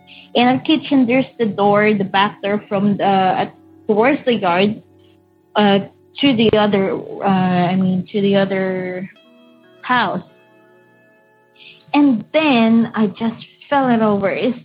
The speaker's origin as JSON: {"language": "English", "country": "Philippines", "lives_now": "Saudi Arabia", "said": "I'm from Philippines and I'm actually using an application just to call you guys. And yeah, you can see the number. It's going to be from Ohio, I think. But I'm from Philippines"}